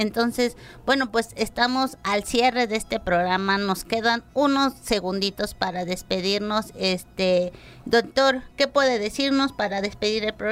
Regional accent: Alpuyeca, Morelos, Mexico; yo soy de Alpuyeca, el municipio indígena de Alpuyeca

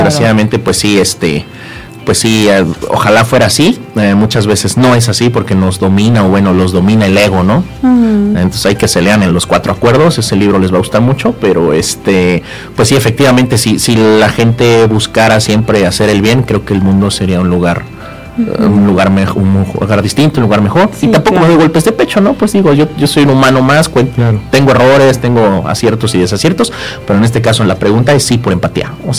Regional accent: Tetecala, Morelos, Mexico; Yo, como soy de Tetecala, Morelos, pues es un pueblo.

